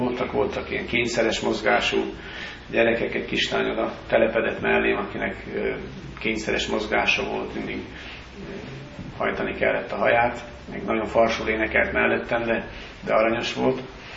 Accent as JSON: {"language": "Hungarian", "town": "Nyírtelek", "region": "Szabolcs-Szatmár-Bereg", "country": "Hungary", "said": "mondtam, hogy Nyíregyházáról egy része, mi pedig nyírtelkiek vagyunk"}